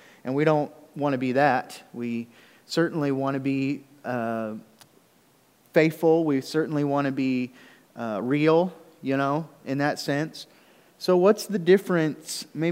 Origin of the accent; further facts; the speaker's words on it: Oklahoma City, Oklahoma, United States; I grew up in the Oklahoma City metro area, you know, million people in the, you know, just a lot of people, and so nobody really knows each other.